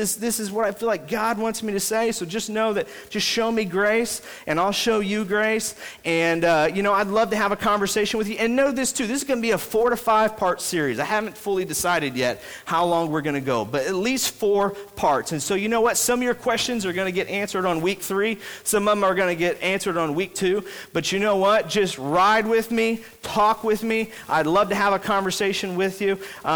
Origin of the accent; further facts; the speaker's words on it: Sikeston, Missouri, United States; I grew up in church in Sykeston, Missouri for a long time until we moved to Bridgeton.